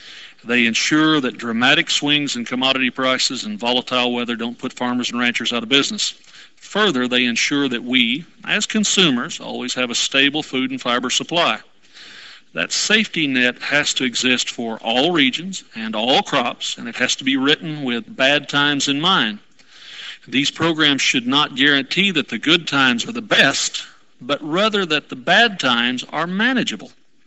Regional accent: Oklahoma, United States; I come from the Southern Plains. I live in a community in western Oklahoma where the historic average rainfall is somewhere between 24 and 28 inches a year.

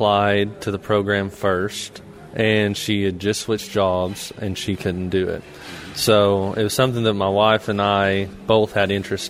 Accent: Hennepin, Oklahoma, United States; I'm from Hennepin, Oklahoma, which is south central Oklahoma. It's the Arbuckle Mountain area. You may be familiar with it. I am fourth generation on a family ranch.

